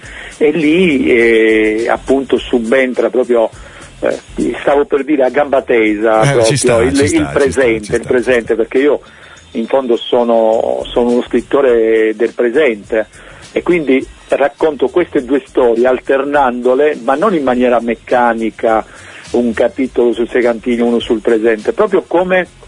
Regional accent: Calabria, Italy; born there; moved away as an adult; also born or lived in Germany; now in Trentino, Italy; della mia vita dove ho vissuto più a lungo, vissuto a lungo anche in Germania, e sono nato in Calabria, però a 20 anni sono partito dalla Calabria, quindi sono stato più tempo, più a lungo in Trentino

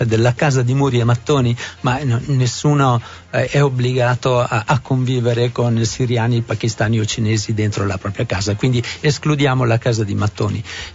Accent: Trentino-Alto Adige, Italy; il Trentino nella fattispecie, è anche mio, anch'io sono trentino, cioè è casa mia.

